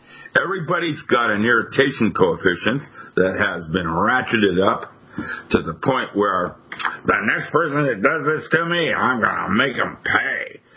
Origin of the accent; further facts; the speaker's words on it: Seattle, Washington, United States; When I lived in Seattle, when I grew up in Seattle, Boeing was so large